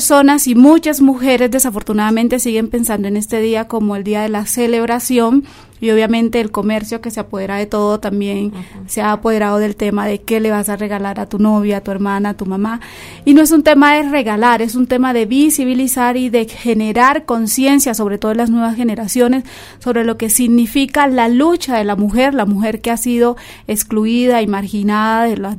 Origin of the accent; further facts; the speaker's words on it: San Basilio de Palenque, Bolívar, Colombia; yo vengo de San Basilio de Palenque, que está ubicado en el departamento de Bolívar, aproximadamente a una hora de Cartagena de Indias.